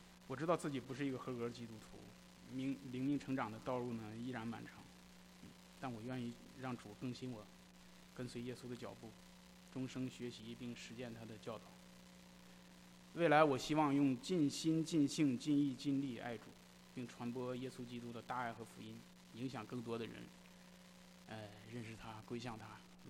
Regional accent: Inner Mongolia, China; 我是内蒙古人， 我从小就懂事的时候就给家里就放羊

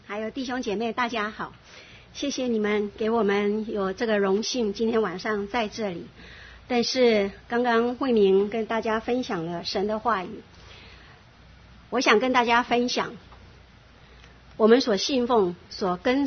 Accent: Madou, Tainan, Taiwan; moved away as an adult; now in United States; 那时候我家人在南部，我是台南人，麻豆，台南麻豆人

